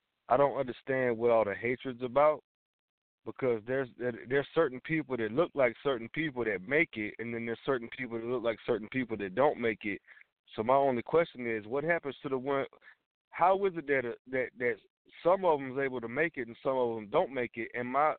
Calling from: Georgia, United States; calling from Georgia.

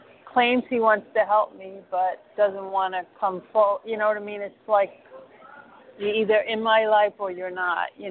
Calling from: Florida, United States; I'm calling from Florida.

